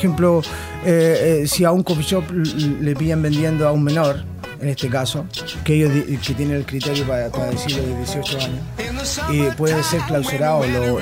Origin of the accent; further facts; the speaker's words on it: San Antonio, Valparaíso, Chile; now in Netherlands; Estoy de vacaciones aquí en Chile, soy de San Antonio.